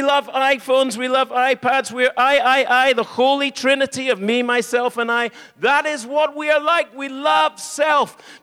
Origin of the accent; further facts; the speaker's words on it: Isle of Man; So I think, well, I'm from the Isle of Man.